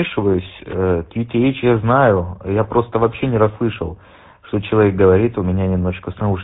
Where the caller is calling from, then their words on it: Bursa, Turkey; Я из Бурсы, Турция, Бурса, город Бурса.